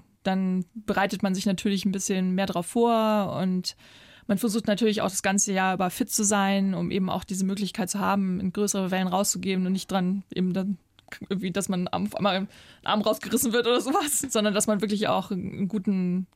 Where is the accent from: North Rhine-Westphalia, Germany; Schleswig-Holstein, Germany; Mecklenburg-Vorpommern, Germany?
Schleswig-Holstein, Germany; Sylt; born there; ich bin ja auf Sylt geboren und wir waren ja sehr viel unterwegs